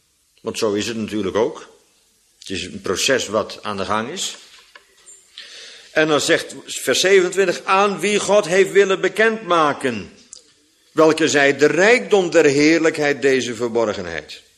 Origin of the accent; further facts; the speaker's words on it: Netherlands; Gewoon om te laten zien dat je op je klompen, als Hollander natuurlijk, op je klompen kunt aanvoelen, je wooden shoes.